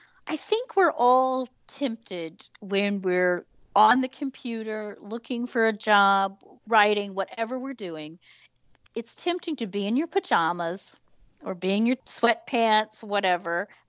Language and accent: English; United States; now in New Zealand; I am an American living in New Zealand. I've been here nearly 3 years. I married a Kiwi